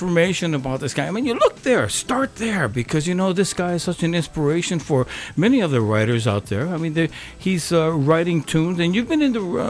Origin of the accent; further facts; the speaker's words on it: Hawaii, United States; I'm from Hawaii, right? So anytime I see tikis, I see palm trees, I'm going, oh, boy.